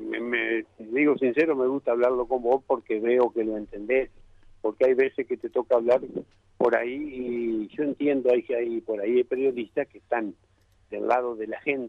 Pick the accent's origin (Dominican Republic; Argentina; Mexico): Argentina; los argentinos tenemos el tema de que somos de Boca o de River, somos de Chevrolet, somos de Ford